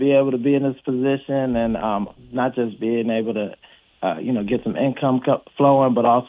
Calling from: Washington, District of Columbia, United States; I'm calling from Washington, D.C.

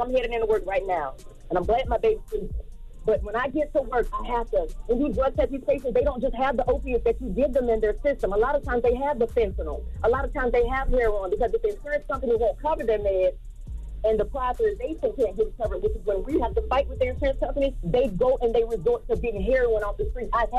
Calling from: Orlando, Florida, United States; I'm calling from Orlando.

